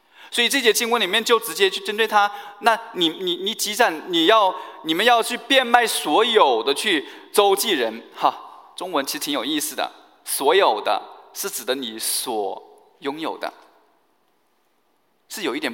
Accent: China; 其实勤俭节约呢，是我们中国人的美德。

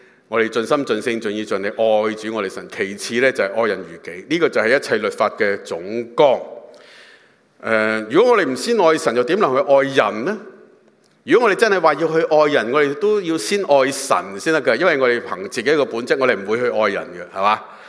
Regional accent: China; 都好重視家庭，好似我哋中國人咁啦，係嘛？

